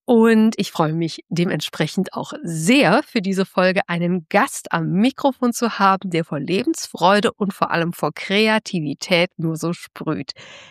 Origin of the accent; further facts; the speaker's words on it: Germany; Ja, als Deutsche essen wir so gerne Kartoffeln, dass sie sogar unser Spitzname geworden sind.